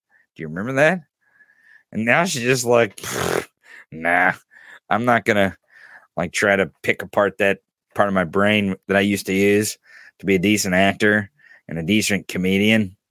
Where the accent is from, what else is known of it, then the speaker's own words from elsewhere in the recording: the Ozarks, United States; Fuck, I'm white trash. I'm from the Ozarks, everybody. You don't get fucking more white trash than me.